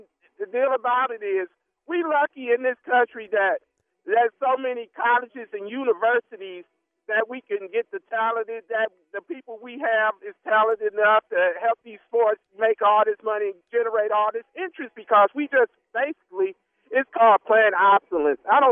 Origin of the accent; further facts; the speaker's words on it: Saginaw, Michigan, United States; We from big cities, like from Detroit, and I'm from Saginaw.